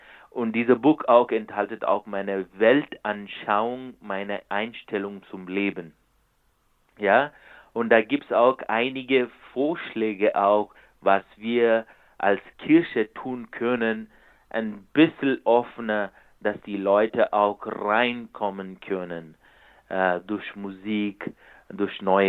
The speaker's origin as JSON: {"language": "German", "country": "India", "tie": "born or raised there", "lives_now": "Europe", "said": "Es beginnt mit meinem Leben in Indien, wo ich geboren bin und wie ich aufgewachsen bin, weil jetzt in der letzten Zeit, weil ich hier in Europa lebe."}